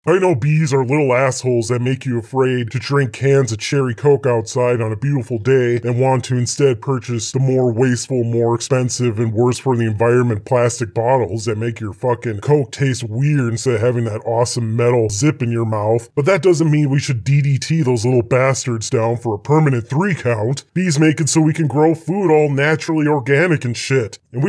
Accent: United States; And I'm an American.

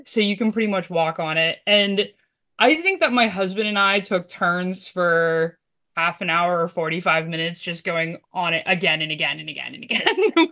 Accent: Pittsburgh, Pennsylvania, United States; I think you all know that I grew up around Pittsburgh. And so our equivalent ride to this at Kennywood was Raging River Rapids.

